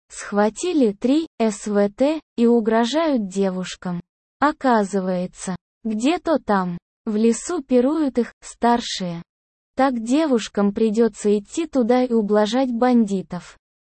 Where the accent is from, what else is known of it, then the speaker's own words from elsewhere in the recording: Siberia, Russia; Все же я вырос в Сибири и вместе с отцом постоянно с 12 лет ходил на охоту.